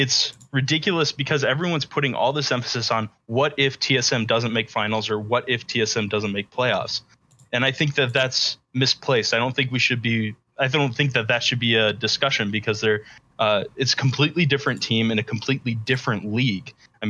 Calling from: Spring Arbor, Michigan, United States; I'm calling from Spring Arbor, Michigan.

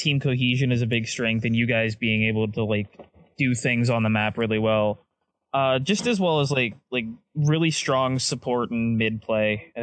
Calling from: Ohio, United States

